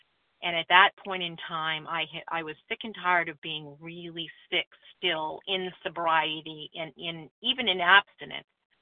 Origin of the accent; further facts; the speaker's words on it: New Hampshire, United States; I hail from New Hampshire, but snowbirding in Florida for the winter